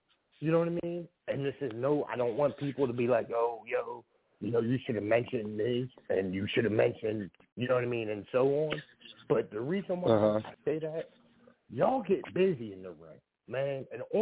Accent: Philadelphia, Pennsylvania, United States; now in Norristown, United States; I'm from Philadelphia, but I reside in Norristown.

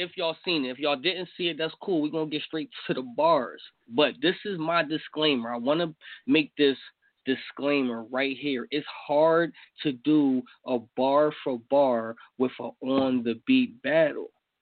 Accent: Philadelphia, Pennsylvania, United States; but I am from Philadelphia, and we having a platform. I do like to bring shit back to the city

